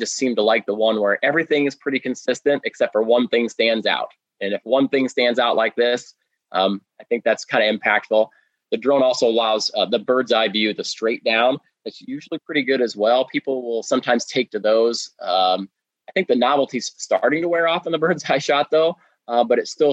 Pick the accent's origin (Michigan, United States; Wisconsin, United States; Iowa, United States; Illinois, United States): Iowa, United States; Monticello; I was raised in Monticello. It was nearby there.